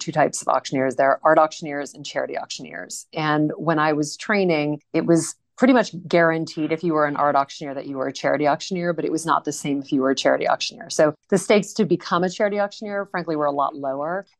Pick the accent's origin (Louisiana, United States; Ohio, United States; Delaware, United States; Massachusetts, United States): Louisiana, United States; I grew up in Louisiana. My parents were not art collectors.